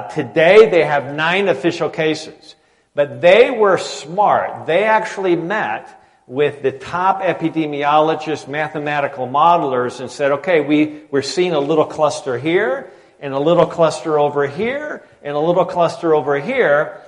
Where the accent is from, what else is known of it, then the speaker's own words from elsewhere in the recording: Michigan, United States; She always buys me Buckeye sweatshirts, and I'm from Michigan, right? So I feel like a traitor.